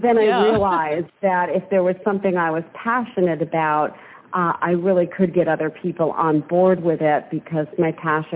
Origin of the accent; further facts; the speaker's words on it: Yonkers, New York, United States; I was born in Yonkers, New York, and I was actually born to a rather poor family